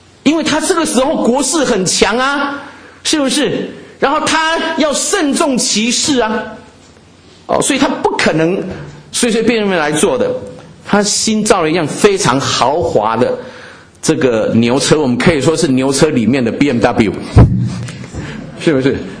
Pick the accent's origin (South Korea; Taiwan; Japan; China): China; 如果有放鞭炮，这对我们中国人来讲很容易理解